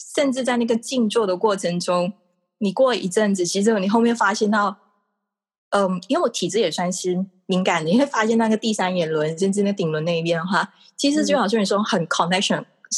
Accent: Malaysia; now in Taiwan; 其实你也知道我是马来西亚人，对不对？我当年就是2012年6月来台湾

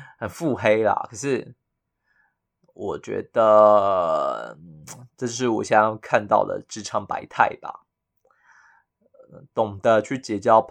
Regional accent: Yunlin County, Taiwan; 所以我上上周呢就请三天假，就三天假先回云林我老家了

